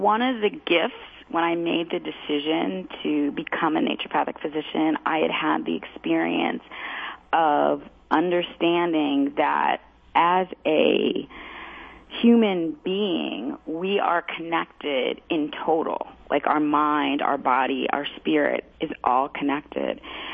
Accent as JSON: {"language": "English", "town": "Washington", "region": "District of Columbia", "country": "United States", "said": "and I'm from Washington, D.C., and I felt it was too far away for me to help manage some of the issues that were going on in my family"}